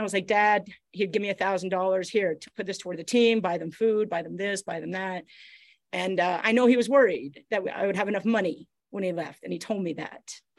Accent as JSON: {"language": "English", "country": "Canada", "tie": "born there", "said": "I was born in Canada, so I got to use my card."}